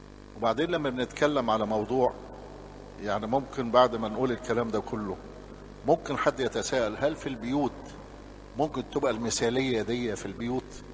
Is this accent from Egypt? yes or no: yes; Upper Egypt, Egypt; زي عندنا في الصعيد استحالة يبقى هو لو حد لمس مراته يحصل ما يحصل